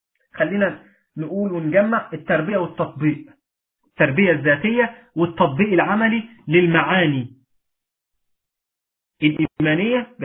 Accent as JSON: {"language": "Arabic", "country": "Egypt", "said": "وليكن زي ما عندنا في مصر حاجة اسمها كلية التجارة"}